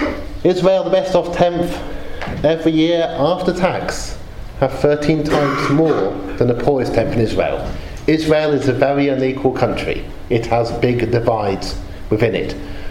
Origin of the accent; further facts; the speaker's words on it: United Kingdom; born there; This was the most dramatic thing that has happened since I was born in Britain.